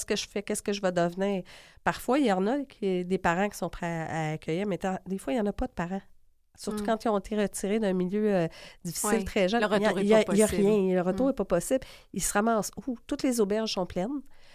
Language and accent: French; Montreal, Quebec, Canada; Je viens de Saint-Henri-Pointe-Saint-Charles. Je viens pas d'un quartier facile.